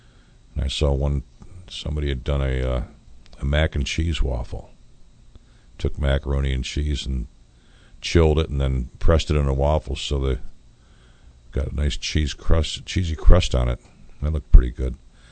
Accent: New York, United States; You know, I'm from New York State, and State Fair was always ended on Labor Day, so.

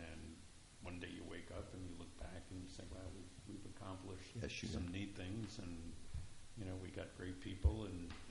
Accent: Whitehouse, New Jersey, United States; I grew up in East White House. My grandfather had a farm next to the East White House firehouse, and we grew up on Lamington Road.

